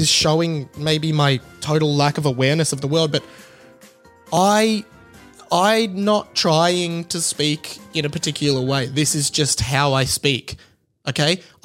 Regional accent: Melbourne, Victoria, Australia; my accent is from Melbourne in Australia where I live.

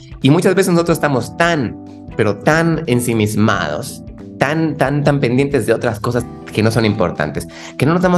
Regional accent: Mexico; ¿será que la cercanía con los gringos nos está haciendo como medios gringos a los mexicanos?

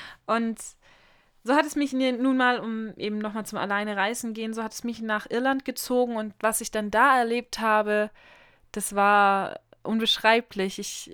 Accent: Bulgaria; also born or lived in Germany; Ich bin nun mal keine ganze Deutsche. Ich bin einfach Bulgarin und ich bin auch eine Deutsche, also halb-halb. Für mich eigentlich sogar voll-voll, weil ich liebe beide Länder über alles und ich bin sehr stolz auf beide Nationalitäten

